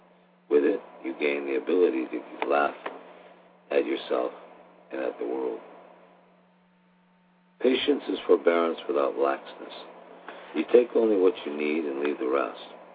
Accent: Maine, United States; But I was visiting Maine. I'm from Maine, and I was visiting Maine.

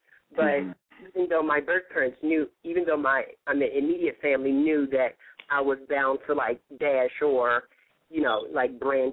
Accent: Baltimore, Maryland, United States; also born or lived in Washington, D.C., United States; I am from Washington, D.C., and I was raised in Baltimore.

